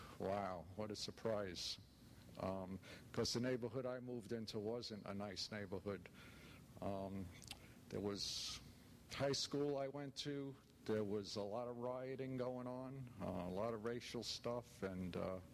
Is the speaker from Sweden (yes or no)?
no; New York, United States; Anyway, I was born in Brooklyn. Grew up in New York.